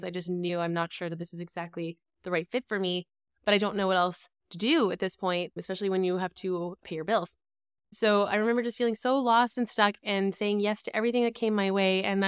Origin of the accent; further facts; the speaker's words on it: Canada; moved away as an adult; now in Netherlands; I am coming from the Netherlands, although I am Canadian. We are expats who moved over to Europe